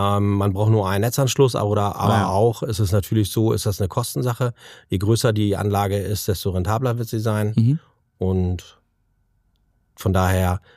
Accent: Ramelsloh, Lower Saxony, Germany; Ich bin 53 Jahre alt, komme aus Ramelsloh, also hier aus dem Geschäftsgebiet. Bin Familienvater von zwei fast erwachsenen Kindern und aufgewachsen auf dem elterl

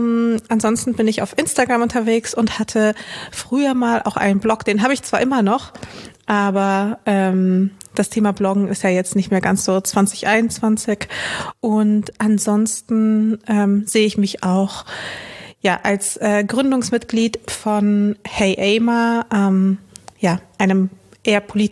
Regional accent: Dortmund, North Rhine-Westphalia, Germany; also born or lived in Chisinau / Cologne / Wuppertal; now in Berlin, Germany; bin von NRW nach Berlin gezogen

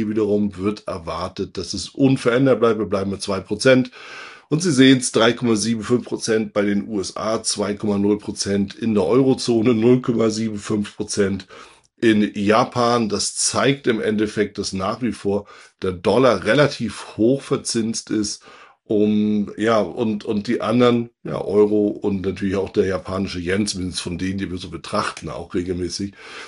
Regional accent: Northern Germany, Germany; und da spreche ich als Norddeutscher aus Erfahrung

